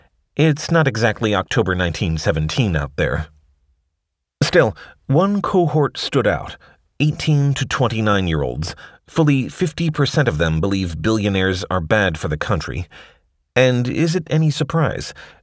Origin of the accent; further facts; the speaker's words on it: San Francisco, California, United States; Last summer, I was wandering around the neighborhood where I grew up in San Francisco